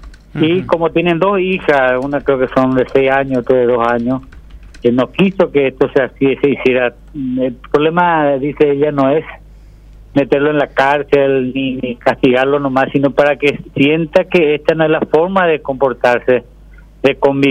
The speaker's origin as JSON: {"language": "Spanish", "town": "Caacupé", "region": "Cordillera", "country": "Paraguay", "said": "yo soy de Cacupé"}